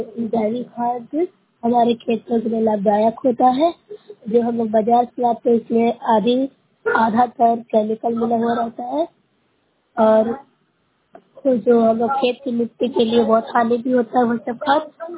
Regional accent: Noorsarai, Bihar, India; मैं नूरसराय प्रखंड से हूँ, जिला नालंदा से बोल रही हूँ।

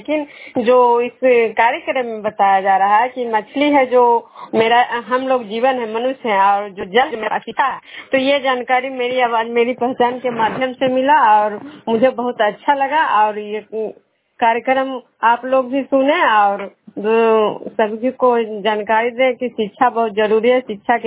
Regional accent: Bishnupur, Bihar, India

